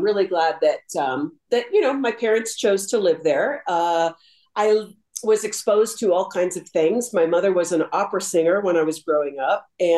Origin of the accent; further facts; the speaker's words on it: San Francisco, California, United States; it's maybe kind of like growing up in New York a little bit, where you're exposed to a lot of things and cultures and people and ways of life.